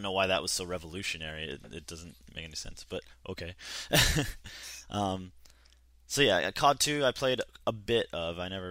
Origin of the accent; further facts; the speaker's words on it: Utah, United States; Because growing up in Utah, like, right next to an Air Force base